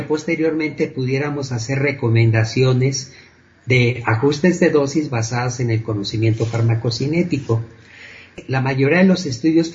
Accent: Durango, Mexico; also born or lived in Mexico City; tuve que mudarme de la Ciudad de México a mi tierra.

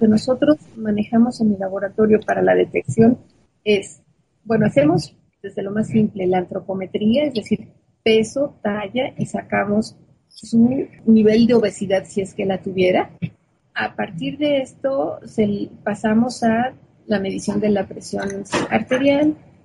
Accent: Mexico; ves que en mi país, en México, el porcentaje de diabéticos es altísimo.

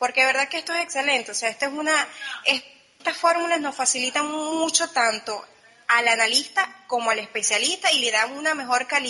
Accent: Cumaná, Sucre, Venezuela; yo soy de Cumaná y inmediatamente que yo me gradué comencé a trabajar en un laboratorio

